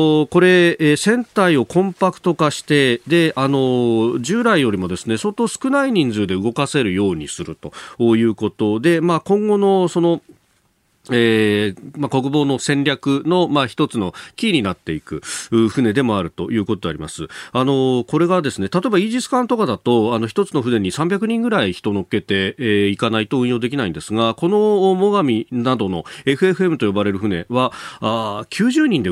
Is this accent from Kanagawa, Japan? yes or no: yes; Yokosuka, Kanagawa, Japan; 私は横須賀の出身なんですけれども